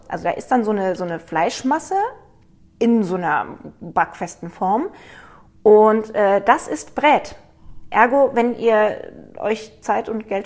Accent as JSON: {"language": "German", "region": "Baden-Württemberg", "country": "Germany", "said": "Weil als Schwäbin mit Mauldäschle mache ich das natürlich sehr gern."}